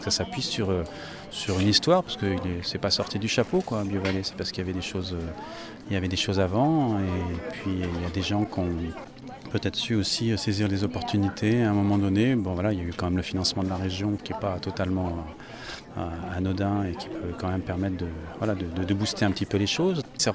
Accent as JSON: {"language": "French", "town": "Grenoble", "region": "Auvergne-Rhône-Alpes", "country": "France", "said": "Moi, je suis de Grenoble, je suis de l'université"}